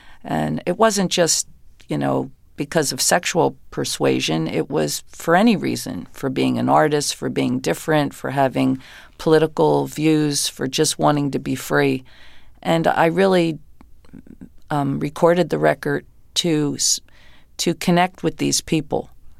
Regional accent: New Jersey, United States; I mean, I came from the South Jersey, Philadelphia area, and in the early 60s, everybody sang.

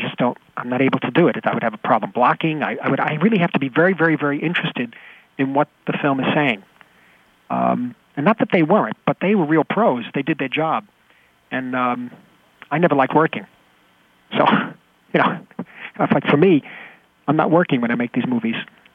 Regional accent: Manhattan, New York, United States; over the years I realized I come from Manhattan.

